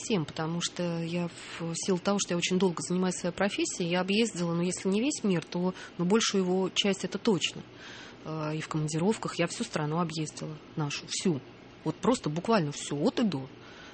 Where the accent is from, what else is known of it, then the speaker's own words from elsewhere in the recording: Moscow, Russia; born there; Я, знаете, я приезжаю, я родилась в Москве, я москвичка, и это город, где мне тоже очень хорошо.